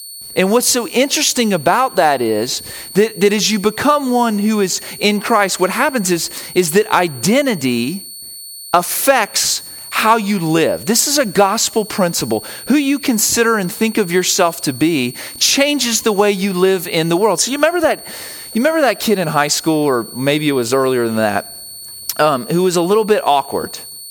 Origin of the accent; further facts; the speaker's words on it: the South, United States; I never really understood how being a Southerner, where I lived, affected everything that I thought about the world. But I move up north and they would constantly make fun of me. Just about like the way that I would talk